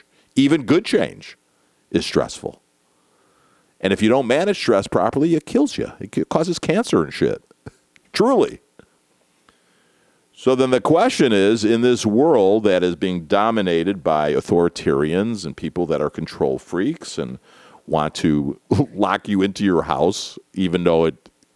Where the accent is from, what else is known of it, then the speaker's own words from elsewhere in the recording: Florida, United States; A lot of times people think my home state of Florida is nuts, and we are nuts